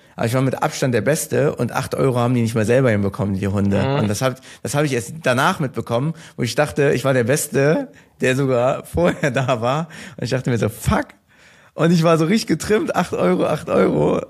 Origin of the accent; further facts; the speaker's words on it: Germany; Er ist halb Italiener, ich bin Türke, sind in Deutschland aufgewachsen, irgendwie südländischen Slang, der irgendwie auch da ist.